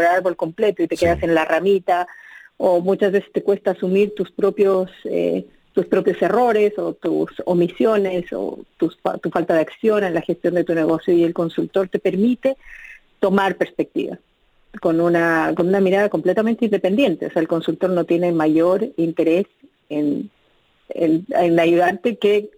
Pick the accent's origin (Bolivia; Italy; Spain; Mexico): Bolivia; moved away as an adult; also born or lived in Chile; now in United States; yo nací en Bolivia, crecí en Bolivia, y luego hice mi carrera universitaria y los inicios de mi carrera profesional en Chile. Y llegué a los Estados Unidos hace poco más de 3 años